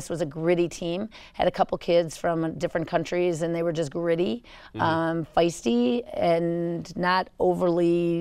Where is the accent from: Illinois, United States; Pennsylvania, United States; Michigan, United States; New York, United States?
Illinois, United States; Chicago; I started playing in fourth grade, and I grew up in Chicago, and it was big. Volleyball was big there in the Chicago Catholic League